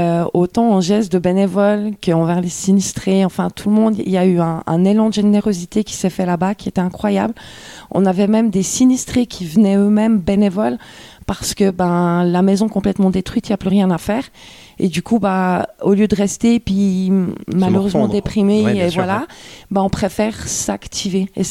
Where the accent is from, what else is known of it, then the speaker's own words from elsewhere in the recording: Switzerland; En tant que bon Suisse, on est bien éduqué à vite nettoyer